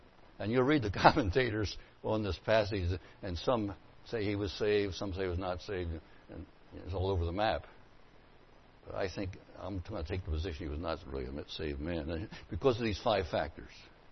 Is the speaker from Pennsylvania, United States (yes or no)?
yes; Philadelphia, Pennsylvania, United States; When I grew up in Philadelphia, there was a man who called himself Father Divine.